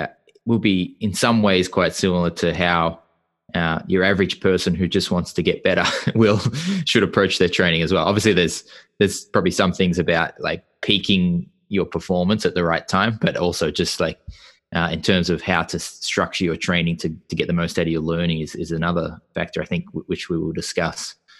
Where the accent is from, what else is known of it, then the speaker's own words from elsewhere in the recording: Australia; being an Australian, if you win the Asia Oceania trials